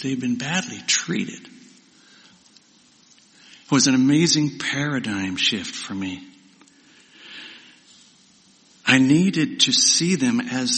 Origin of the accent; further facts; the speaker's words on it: Ontario, Canada; Kid growing up in Ontario where there are more lakes than there are cars.